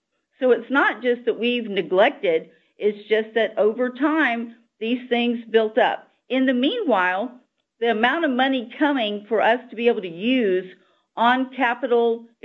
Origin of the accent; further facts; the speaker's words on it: Florida, United States; I'm very proud to say that I grew up in Okaloosa County